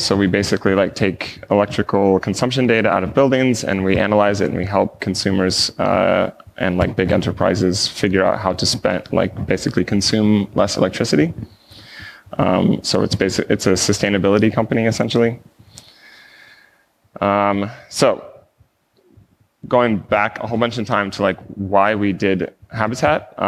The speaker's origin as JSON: {"language": "English", "country": "United States", "said": "If you can't tell already, I'm an American."}